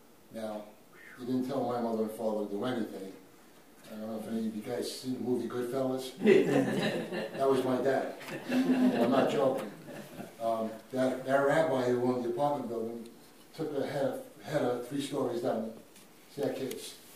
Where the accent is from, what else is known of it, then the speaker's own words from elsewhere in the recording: Brooklyn, New York, United States; I grew up in Brooklyn, in Borough Park.